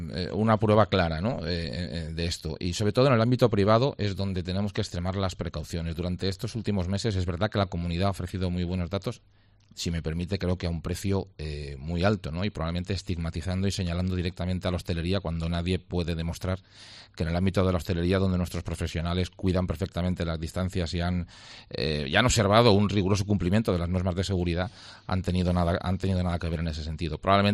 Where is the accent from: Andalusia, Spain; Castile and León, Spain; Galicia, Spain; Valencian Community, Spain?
Valencian Community, Spain; defendemos nuestra propia integridad y nuestro propio acento y nuestra propia personalidad dentro del marco constitucional, porque somos muy de la Comunidad Valenciana y somos muy españoles.